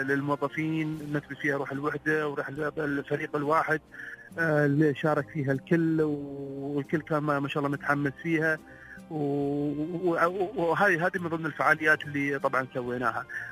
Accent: United Arab Emirates; الفخر اللي تحسه لما تكون تقول أنا مواطن إماراتي

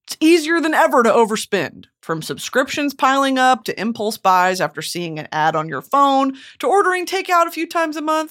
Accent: the South, United States; Also, sorry, I'm from the South. I say movie.

